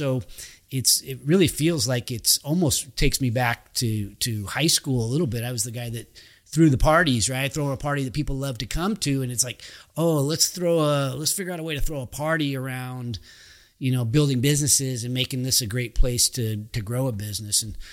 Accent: Roseville, United States; also born or lived in Japan; I was born in Japan, but my kids were born in Roseville.

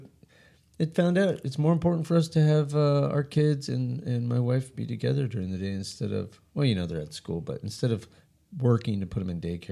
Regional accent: New Mexico, United States; I grew up in New Mexico.

